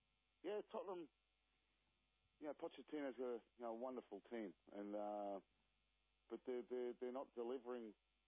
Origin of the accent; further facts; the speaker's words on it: Australia; I guess that came from being the Aussie because we used to get the mickey taken out of us being Aussies over there.